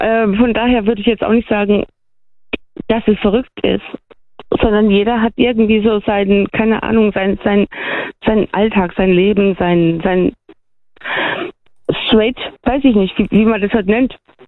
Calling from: Brühl, Baden-Württemberg, Germany; Hi, ich bin aus Brühl.

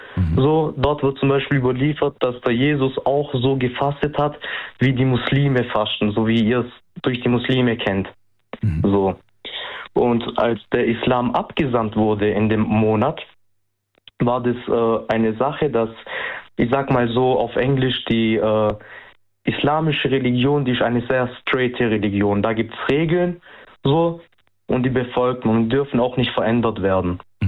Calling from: Baden-Württemberg, Germany; Kreis Göppingen.

